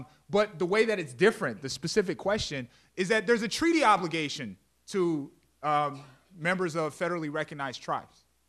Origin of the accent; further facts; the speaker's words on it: Montana, United States; I'm from the Blackfeet Indian Reservation in Montana. And when I first moved here, it was about 70% unemployment in Browning, Montana.